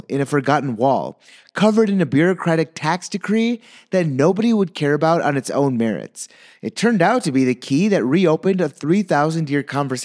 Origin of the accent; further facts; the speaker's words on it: India; I'm Indian, and I know that a lot of Indian culture is still held in Britain.